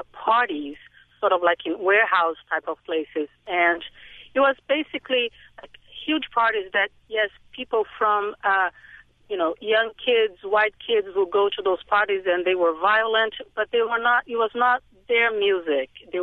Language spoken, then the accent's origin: English; Rio de Janeiro, Brazil; moved away; So I grew up in Rio, in Ipanema, and I've been away from living in Brazil for about 17 years, but I go back often.